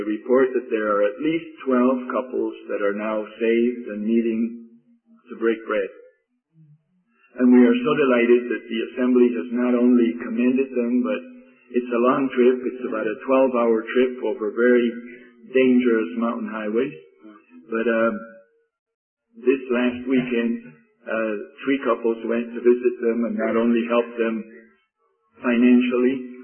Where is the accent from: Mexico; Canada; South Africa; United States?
Mexico; as someone who was born and brought up in Mexico